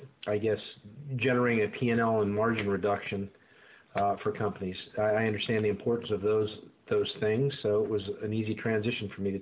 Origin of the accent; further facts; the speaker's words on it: Atlanta, Georgia, United States; From Atlanta, Georgia.